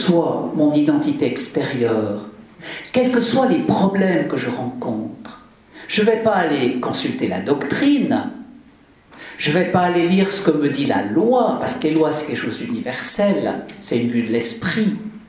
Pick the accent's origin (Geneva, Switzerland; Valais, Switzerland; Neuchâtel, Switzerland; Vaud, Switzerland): Valais, Switzerland; petit Rhône chez nous en Valais, qui est tout petit, un endroit très beau